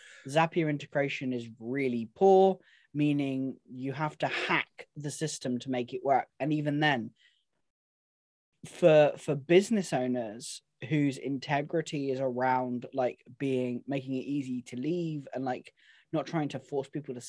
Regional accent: South West England, United Kingdom; Yeah. I am from Devon. I'm allowed to speak like that.

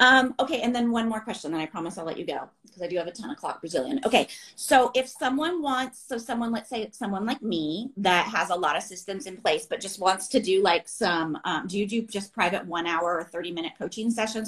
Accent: California, United States; I'm from California, but people are always like, are you from the East Coast?

